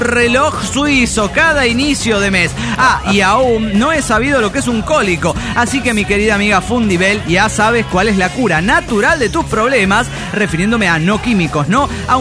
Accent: Cancún, Quintana Roo, Mexico; Hola amigos … de Cancún

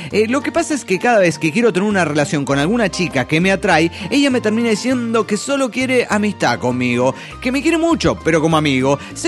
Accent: San Luis, Argentina; de San Luis, capital, Argentina.

